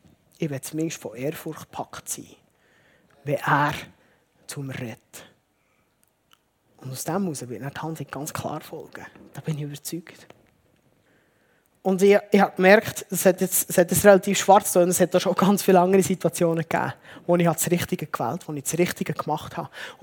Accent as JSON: {"language": "German", "country": "Switzerland", "said": "für uns ist das noch schwierig, als Schweizer"}